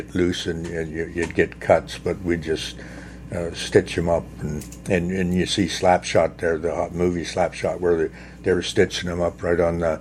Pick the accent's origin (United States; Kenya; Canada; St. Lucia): Canada